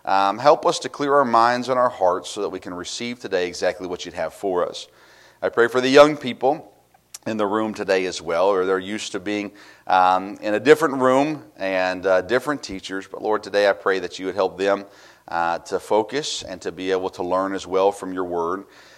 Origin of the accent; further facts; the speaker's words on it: Tennessee, United States; I was a kid from Tennessee who really never ice skated much until I went to Wisconsin